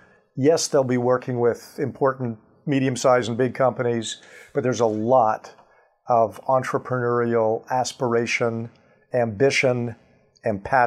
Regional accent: Dorval, Quebec, Canada; also born or lived in Montreal / Toronto; now in New York City, United States; So I'm a Montrealer, born and bred. I lived about a third of my life in Montreal, a little less than a third in Toronto, and the last chunk in New York City. And grew up in Dorval and was a hockey-playing kid

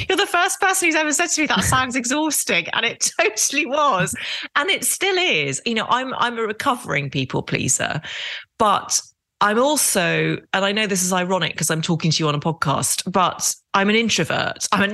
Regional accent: Derry, Northern Ireland, United Kingdom; accent: English; also born or lived in Epsom, United Kingdom; And then my dad got a job as a surgeon in Derry in Northern Ireland. And we moved over there in 1982 when I was four.

